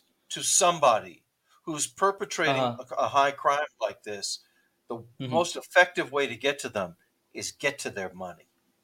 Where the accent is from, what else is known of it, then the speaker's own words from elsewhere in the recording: San Francisco, California, United States; now in Oakland, United States; so I grew up in San Francisco. I live in Oakland now, but I grew up in San Francisco. And I grew up in a neighborhood that had at the time, a lot of Iranian American businesses.